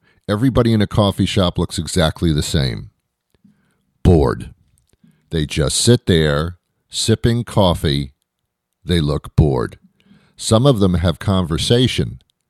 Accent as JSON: {"language": "English", "town": "Teaneck", "region": "New Jersey", "country": "United States", "tie": "born or raised there", "said": "I was brought up in Teaneck, New Jersey. You know where that is?"}